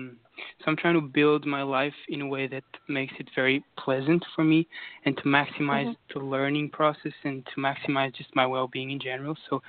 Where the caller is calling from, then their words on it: London, United Kingdom; I'm calling from London in the UK.